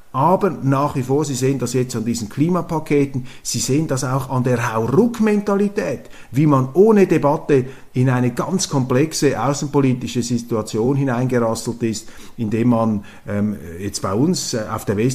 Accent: Switzerland; Auch bei uns in der Schweiz noch etwas abgedämpft, abgemildert, institutionell.

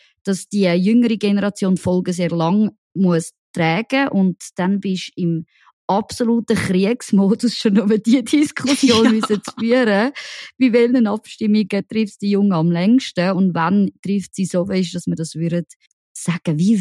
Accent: Zurich, Switzerland; wo ich halt zum Beispiel als Zürcherin konsequent von Appenzell, Innerrhoden, Uri und Konsorten überstimmt werde.

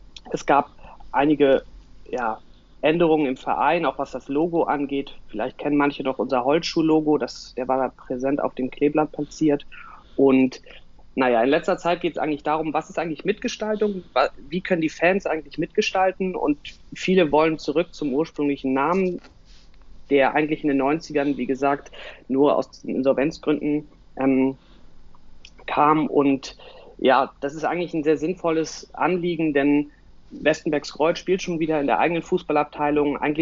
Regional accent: Northern Germany, Germany; now in Hamburg, Germany; bin 30 Jahre alt und wohne in Hamburg. Ich komme eigentlich aus dem Norden

